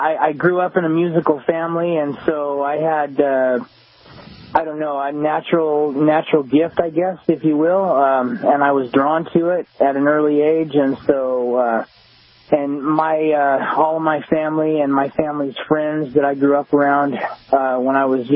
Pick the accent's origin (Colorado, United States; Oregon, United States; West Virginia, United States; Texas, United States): Oregon, United States; now in Washington, United States; Yeah, well, I'm from Oregon originally, live in Washington now